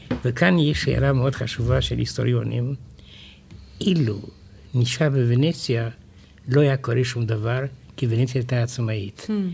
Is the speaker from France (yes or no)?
yes; France; אני גדלתי בצרפת